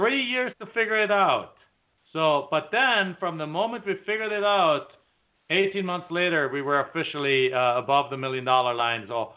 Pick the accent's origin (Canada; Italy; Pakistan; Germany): Germany; moved away as an adult; now in United States; I'm originally from Germany, as you also already mentioned. I came to the United States in 1997, really pretty much just to finish my college degree and go back home.